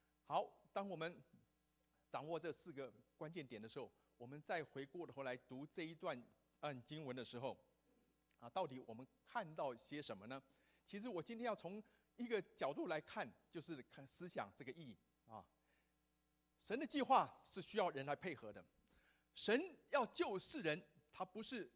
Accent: Taiwan; 我们台湾长大的从小看棒球长大的

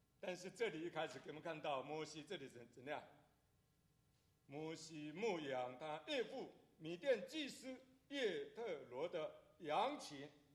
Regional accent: Fujian, China; also born or lived in Hong Kong / Gold Coast, Australia; now in Perth, Australia; 我是来自中国福建，我是生长在福建，我是在福建信耶稣，我75年在福建信耶稣，79年从福建到香港

